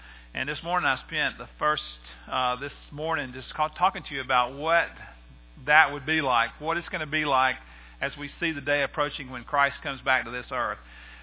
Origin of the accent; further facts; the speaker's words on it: Americus, Georgia, United States; I remember even as a small kid, I was from Americus, and so we thought Jimmy Carter, we met Jimmy Carter, we knew Jimmy Carter